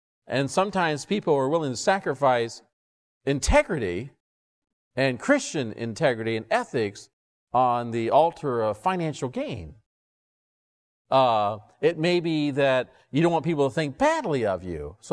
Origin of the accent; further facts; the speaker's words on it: California, United States; I said, you understand, I grew up in Southern California. Do you understand that?